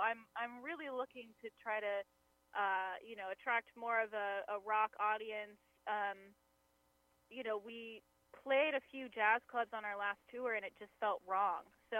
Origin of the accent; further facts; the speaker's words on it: Des Moines, Iowa, United States; I'm from Des Moines, Iowa, so I've toured a lot in the Midwest.